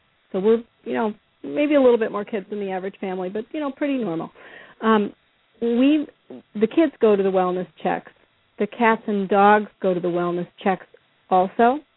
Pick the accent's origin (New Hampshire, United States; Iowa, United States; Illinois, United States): Iowa, United States; just growing up in Iowa and everything, you know, we always saw the cows.